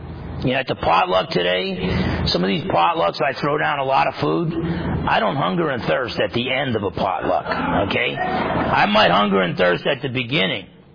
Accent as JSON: {"language": "English", "region": "New Jersey", "country": "United States", "tie": "born or raised there", "said": "You know, when I was raised in New Jersey, I was not taught to be a merciful guy."}